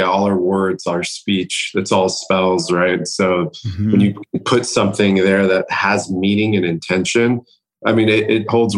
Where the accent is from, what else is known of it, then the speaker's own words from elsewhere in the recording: Iran; first language Persian; English is a second language; And so Farsi, for example, which is my native language, it's hard to translate to English because one word takes you down a fable, right?